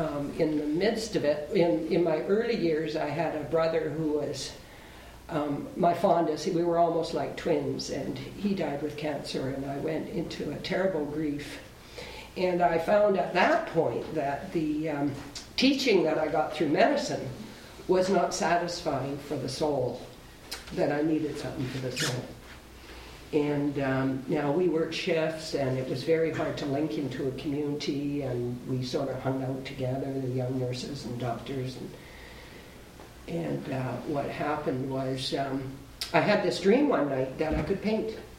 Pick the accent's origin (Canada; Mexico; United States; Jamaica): Canada; Vancouver, British Columbia; I came from Vancouver, went to Halifax, and did my intensive study down there, then came out here.